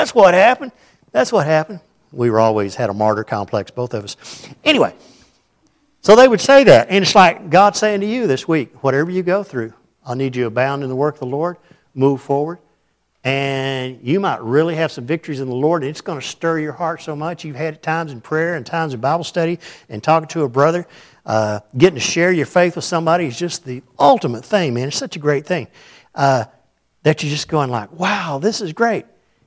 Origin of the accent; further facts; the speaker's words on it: United States; Well, in my mind, as an American, I mean, things are going to be easy.